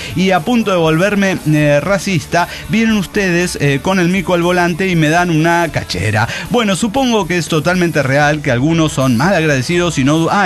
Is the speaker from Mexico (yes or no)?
yes; Guanajuato, Mexico; Sí, a mí me vale verga, soy de Guanajuato, le decía.